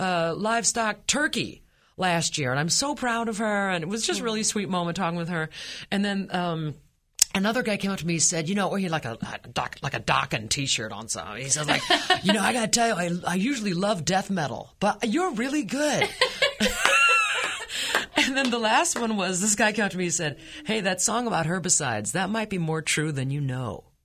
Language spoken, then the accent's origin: English; Iowa, United States; People have asked me why my home state of Iowa, right, has been ahead of the curve on gay marriage.